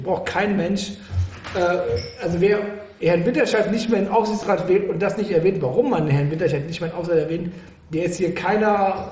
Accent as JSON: {"language": "German", "town": "Cologne", "region": "North Rhine-Westphalia", "country": "Germany", "said": "ich komme aus Köln, Ports, Warnheide"}